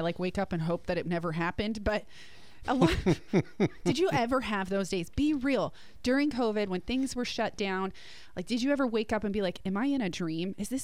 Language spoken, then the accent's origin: English; New Jersey, United States; And in New Jersey, because if I haven't mentioned I'm from New Jersey